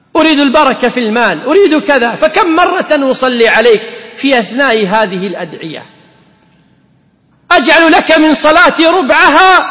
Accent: Kuwait; نصلي ونحن في بلدتنا في الكويت على الحبيب محمد صلى الله عليه وسلم

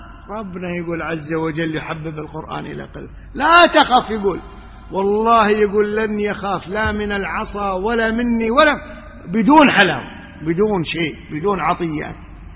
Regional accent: Kuwait; أنا أصلا جاي من الكويت وإقامتنا فترة قصيرة جدا، أدرس في الجامعة الإسلامية.

